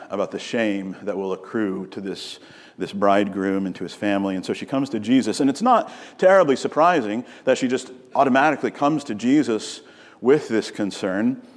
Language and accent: English; Southern United States, United States; I would say we might use the word ma'am, except where I grew up in the South, we actually did call our mothers ma'am.